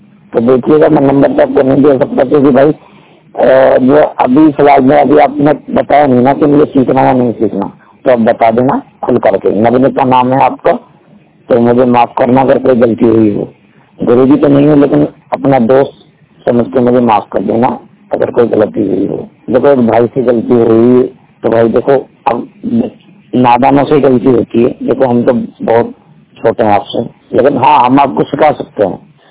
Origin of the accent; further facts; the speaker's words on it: Aligarh, Uttar Pradesh, India; वृंदावन से मैंने पढ़ाई कर रखी है, अलीगढ़ से भी पढ़ाई कर रखी है। बहनपहली गाँव है मेरा और तहसील इजलास कसबा गोंडा जिला अलीगढ़।